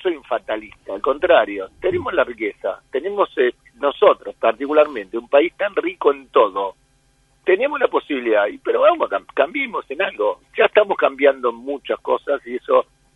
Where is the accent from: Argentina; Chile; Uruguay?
Argentina; moved away as an adult; also born or lived in Italy / France; Hace muchos años, salí de Argentina trabajando como modelo.